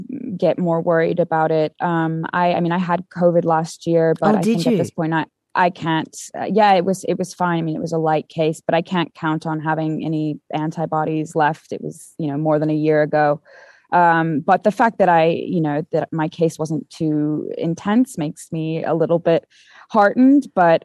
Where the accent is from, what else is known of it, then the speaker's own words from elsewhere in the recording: United States; I'm American, so I went back and got a vaccine in the US a month or two ago.